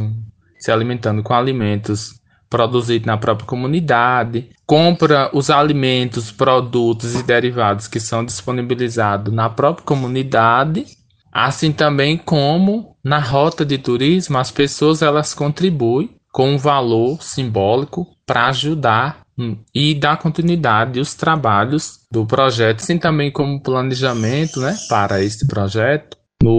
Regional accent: Northeast Region, Brazil; todos nós somos nordestinos

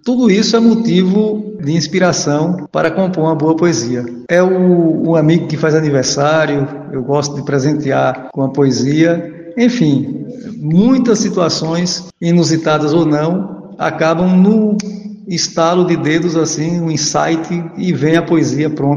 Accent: Lagoa da Roça, Brazil; Lagoa da Roça, a minha terra natal

